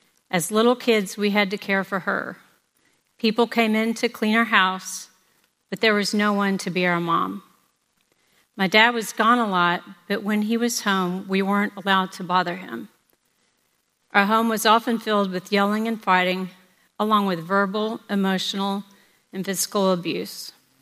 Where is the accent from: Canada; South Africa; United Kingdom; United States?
United States; Texas; I grew up here in Texas. My parents were alcoholics.